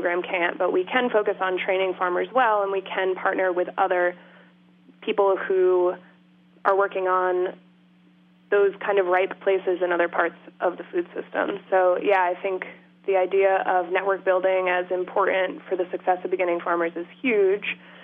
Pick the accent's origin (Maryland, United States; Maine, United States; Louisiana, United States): Maine, United States; I grew up in Maine, just outside of Portland, spent a lot of time flipping rocks over, looking for crabs.